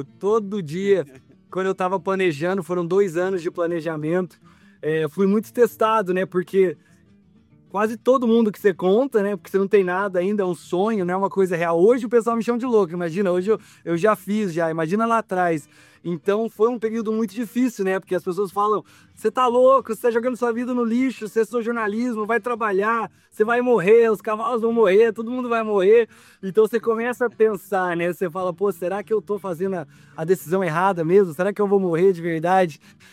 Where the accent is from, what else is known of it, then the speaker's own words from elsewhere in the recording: Espírito Santo do Pinhal, São Paulo, Brazil; Eu sou de Espírito Santo do Pinhal, no interior de São Paulo, uma cidade a 2 horas da capital.